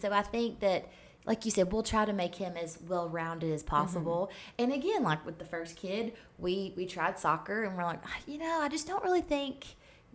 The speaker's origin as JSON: {"language": "English", "region": "Kentucky", "country": "United States", "tie": "born or raised there", "said": "It's like, I grew up in Kentucky. I didn't grow up in like Colorado"}